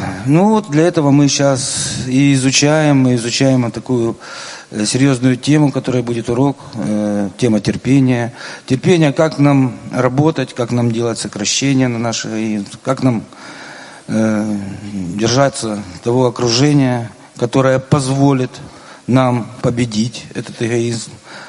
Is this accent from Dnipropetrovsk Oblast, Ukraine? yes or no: yes; Dnipro, Dnipropetrovsk Oblast, Ukraine; из Днепра.